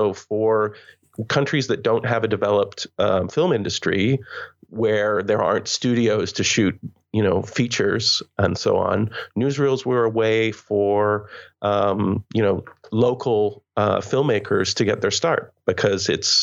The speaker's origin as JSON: {"language": "English", "country": "Canada", "said": "But I'm Canadian"}